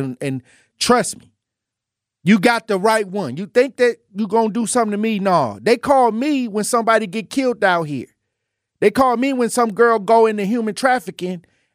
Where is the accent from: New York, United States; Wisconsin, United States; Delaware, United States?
Wisconsin, United States; No, I came from the block. We came from North Division. Like, you know, we went to North Division when North Division was considered one of the worst high schools in the state of Wisconsin.